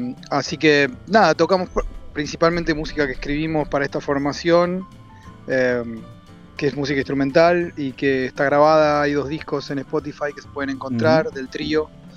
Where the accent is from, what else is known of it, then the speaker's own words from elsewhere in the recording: Avellaneda, Buenos Aires Province, Argentina; Así como yo me crié en Avellaneda y también es un lugar.